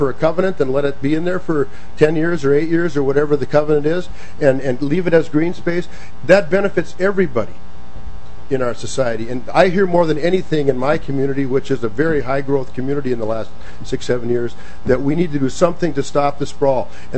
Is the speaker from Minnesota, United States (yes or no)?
yes; Isanti, Minnesota, United States; from Isani, Minnesota, former representative.